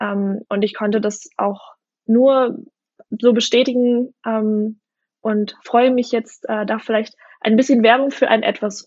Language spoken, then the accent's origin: German; Fulda, Hesse, Germany; now in Frankfurt, Germany; Also ich komme ursprünglich aus Fulda und studiere und lebe jetzt seit 2 Jahren in Frankfurt, wo ich an der Goethe-Uni meinen Master mache.